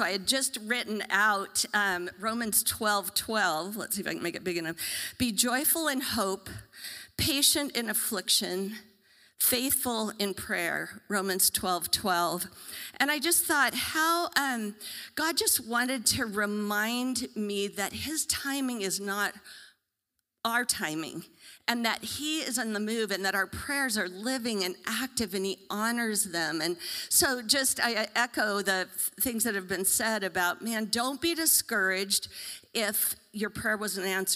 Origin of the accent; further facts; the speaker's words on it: Klamath Falls, Oregon, United States; I'm from Klamath Falls, I was born and raised there, my kids were all born there.